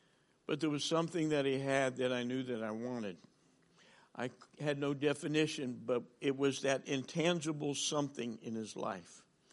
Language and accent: English; New Jersey, United States; I'm from New Jersey, so some of you won't hold that against me.